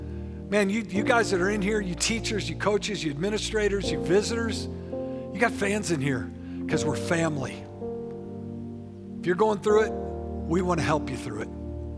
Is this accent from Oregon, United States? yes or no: no; St. Louis, Missouri, United States; I was from St. Louis, and when St. Louis had the Cardinals there, the St. Louis football Cardinals, they were rivals of the Eagles.